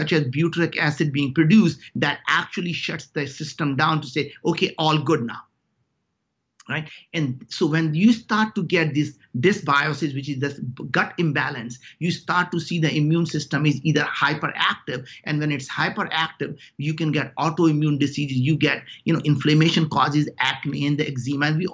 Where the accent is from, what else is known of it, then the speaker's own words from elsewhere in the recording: India; English is a second language; moved away as an adult; now in United States; I came from very, very humble background. I grew up in India.